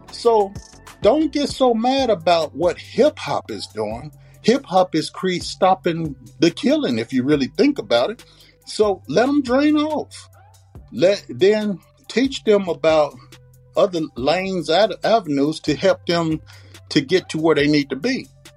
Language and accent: English; Spencer, Oklahoma, United States; moved away as an adult; now in Los Angeles, United States; I'm from the Midwest. I'm from a town called Spencer, Oklahoma, Green, there's Dungy area in Oklahoma City. But I've been out here in Los Angeles for 40 years.